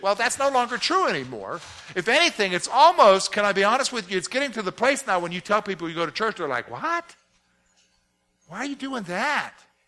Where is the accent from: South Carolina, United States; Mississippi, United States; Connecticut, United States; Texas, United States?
South Carolina, United States; also born or lived in Virginia; My dad was in the military, but he being from the South, we somehow, luckily, he considered it lucky, that we primarily got stationed either in Virginia, North Carolina, and South Carolina. And a good portion of my growing up years was in South Carolina.